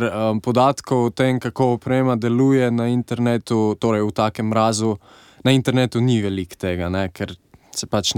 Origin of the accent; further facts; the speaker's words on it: Slovenj Gradec, Carinthia, Slovenia; jaz prihajam iz Slovenj Gradca, originalno.